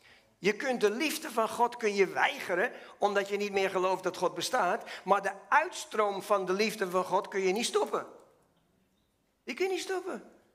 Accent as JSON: {"language": "Dutch", "town": "Diemen", "region": "North Holland", "country": "Netherlands", "tie": "born there", "said": "Ik ben geboren in Diemen bij Amsterdam, vlakbij de gereformeerde kerk."}